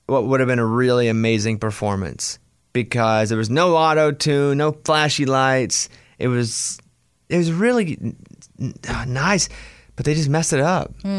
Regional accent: United States; I'm normal American. I don't want the political stuff.

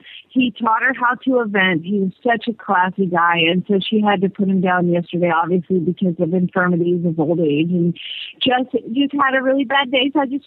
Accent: Atlanta, Georgia, United States; So being the huge Atlanta Braves fan that I am, I was born and raised in Atlanta.

